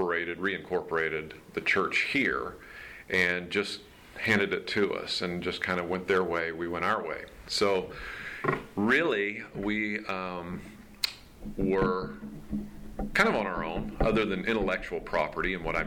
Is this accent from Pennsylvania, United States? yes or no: no; Florida, United States; I was born and raised in Florida. In a Christian home, and at an early age in my teens, I received the Lord as my Lord and Savior